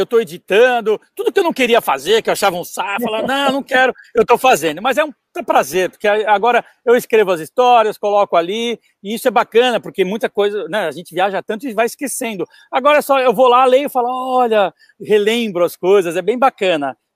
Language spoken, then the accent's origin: Portuguese; Brazil; Eu sou do Brasil, tudo.